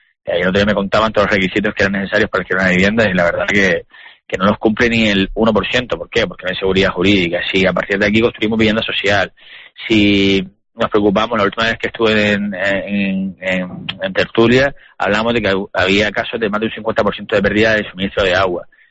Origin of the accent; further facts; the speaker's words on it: Canary Islands, Spain; a mí como canario